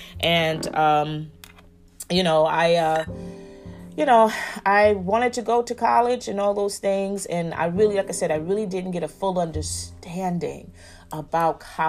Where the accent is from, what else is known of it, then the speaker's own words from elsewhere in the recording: Newark, New Jersey, United States; because I'm originally from Newark, New Jersey. So Princeton is in New Jersey, of course.